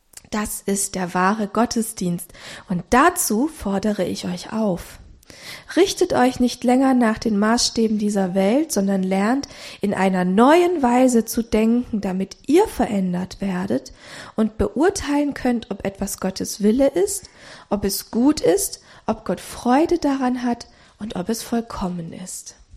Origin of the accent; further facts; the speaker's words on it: Romania; Ich bin in Rumänien aufgewachsen mit einem ja Unrechtsregime.